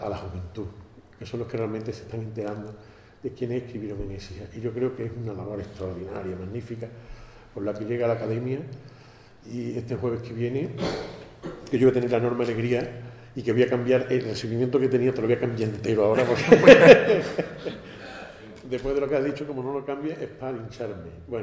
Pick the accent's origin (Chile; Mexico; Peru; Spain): Spain; Osuna, Andalusia; paisano mío, porque yo soy de Osuna. Y como yo siempre digo, yo soy de Osuna por la gracia de Dios y porque Dios quiso venir a enamorarme de las torres